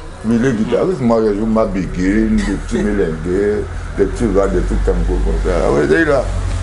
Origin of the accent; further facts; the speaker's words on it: Guadeloupe; Je suis un Guadeloupéen.